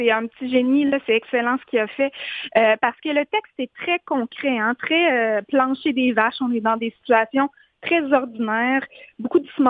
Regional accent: Quebec, Canada; moi, je viens de la Haute-Côte-Nord, puis par chez nous, c'est assez commun que les hommes partent aller travailler dans le Nord.

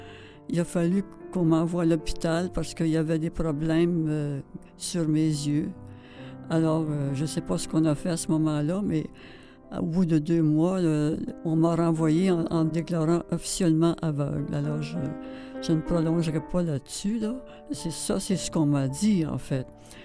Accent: Laval-des-Rapides, Quebec, Canada; born there; déjà mes 86 ans, je viens de les passer. Je suis née à Laval des Rapides en 1929. Aujourd'hui, ville de Laval, c'est grand, mais à cette époque, c'était un petit village.

